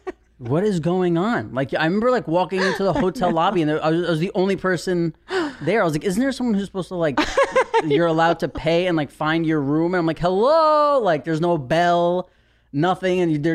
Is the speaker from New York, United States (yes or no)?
yes; New York, United States; I'm a New Yorker. But then people tell me New York is gross.